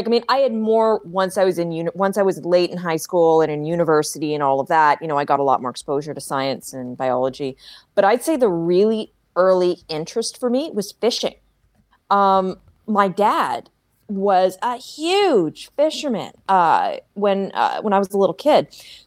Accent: Ontario, Canada; I'm originally from Ontario

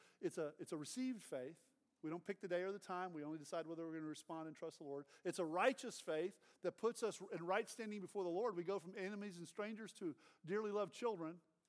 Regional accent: Austin, Texas, United States; I was introducing myself, and I said, I'm from Austin, Texas.

